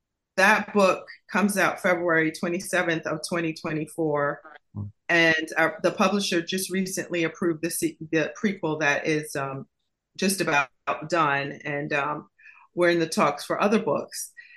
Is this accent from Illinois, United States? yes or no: no; New York, United States; Yeah, and I grew up in New York, you know, so.